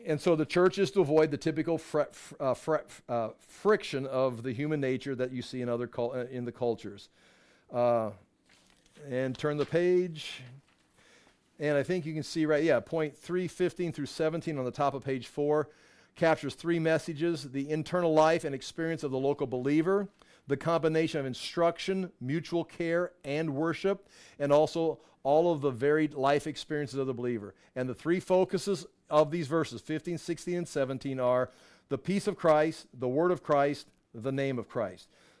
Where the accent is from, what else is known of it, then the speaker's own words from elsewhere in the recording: United States; See, I'm an American. I'm an American from the 1900s, so I've got this standard.